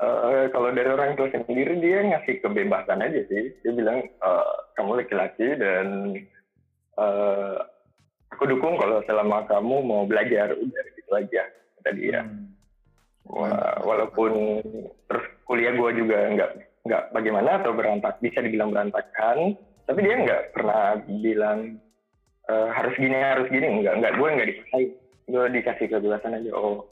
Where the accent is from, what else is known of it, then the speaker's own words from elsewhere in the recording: Makassar, South Sulawesi, Indonesia; Di 2014 gue ngambil teknik informatika di Makassar. Iya, asal gue dari Makassar.